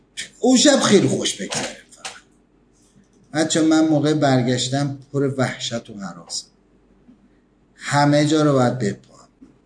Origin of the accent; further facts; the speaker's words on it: Tehran, Tehran Province, Iran; مثلا شما کردستانید، ما تهرانیم،